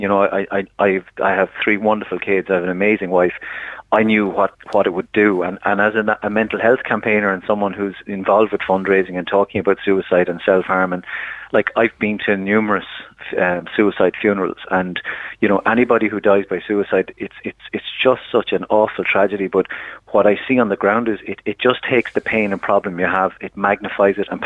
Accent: Ireland; And, of course, being an Irish man, I couldn't help myself.

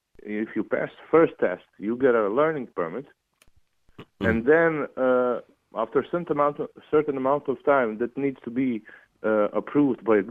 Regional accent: Croatia; Yeah, I'm from Croatia, yeah.

